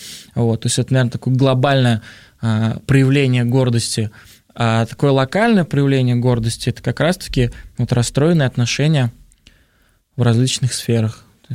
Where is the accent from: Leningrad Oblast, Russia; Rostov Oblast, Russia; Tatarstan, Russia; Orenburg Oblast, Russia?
Tatarstan, Russia; Kazan; also born or lived in Nizhnekamsk; А я сам из Казани, живу в городе Казань, родился в городе Нижнекамск.